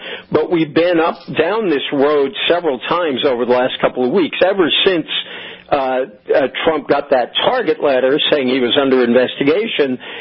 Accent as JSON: {"language": "English", "region": "Massachusetts", "country": "United States", "tie": "born or raised there", "said": "I grew up in Massachusetts, the home of a lot of people have probably forgotten him, but James Michael Curley."}